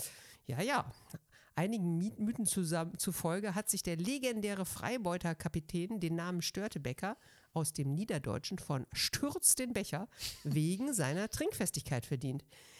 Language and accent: German; Hamburg, Germany; born there; Ich bin ja gebürtige Hamburgerin.